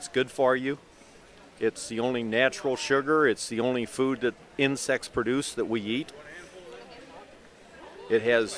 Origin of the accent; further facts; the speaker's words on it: St. Charles, Missouri, United States; I'm from St. Charles, Missouri, and I'm the assistant up here.